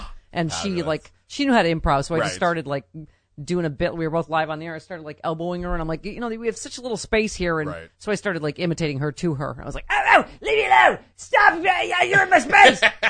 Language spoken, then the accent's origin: English; Buffalo, New York, United States; So I know I'm from Buffalo, and people are like, oh, you like the snow?